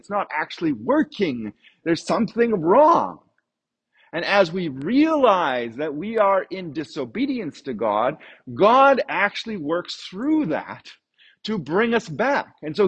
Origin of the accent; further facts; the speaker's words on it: Canada; I'm Canadian and therefore I like donuts and hockey.